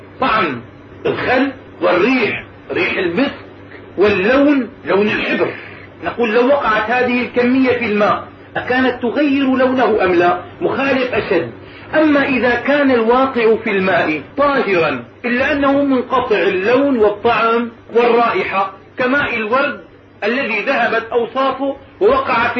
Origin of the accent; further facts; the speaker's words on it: Syria; مثل الحمة المنطقة الموجودة عندنا في سوريا